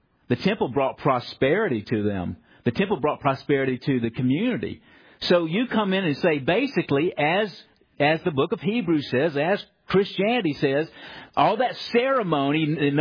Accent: the South, United States; Whenever I start to get really proud about being Southerner, I remember the wickedness of the Ku Klux Klan

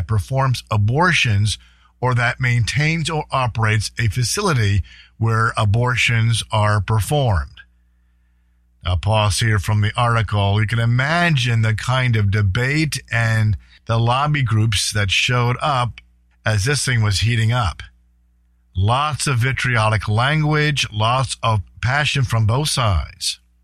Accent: Pella, Iowa, United States; As I said earlier, we're from Pella, Iowa

